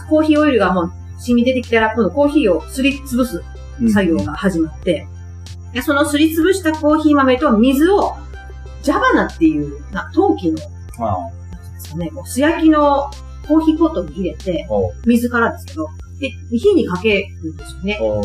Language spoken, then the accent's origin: Japanese; Gifu, Japan; 私、岐阜出身なんですけど